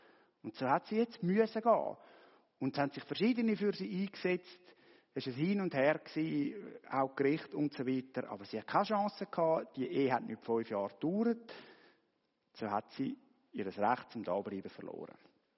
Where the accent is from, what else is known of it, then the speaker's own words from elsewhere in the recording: Switzerland; ich als Schweizer kenne gleich noch ein bisschen Grenzen auf Deutschland